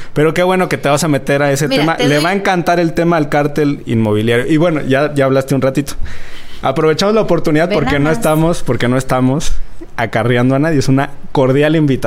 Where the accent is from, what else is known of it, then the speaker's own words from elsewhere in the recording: Jalisco, Mexico; Pues mira, como yo soy de Jalisco